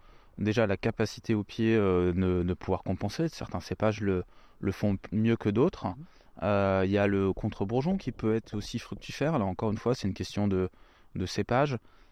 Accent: Grand Est, France; Je suis petit-fils de vigneron du sud de la France. Même si je ne suis pas originaire du sud de la France, je suis lorrain.

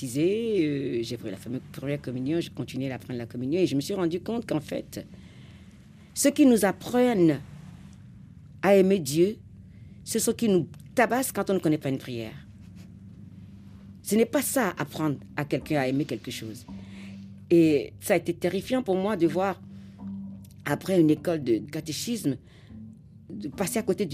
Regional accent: Benin; grandi en ville. Mes parents ne m'ont jamais fait porter de boubou à la maison. Quand je suis en jean chez moi au Bénin, personne ne me dit que je ne suis pas assez traditionnelle.

